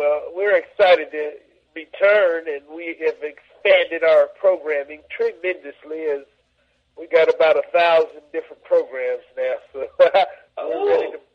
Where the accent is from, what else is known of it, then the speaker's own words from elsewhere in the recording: San Francisco, California, United States; I'm from Hunters Point, man. Straight on Harbor Road, West Point, right now. You feel me? Grew up everywhere. All up right here.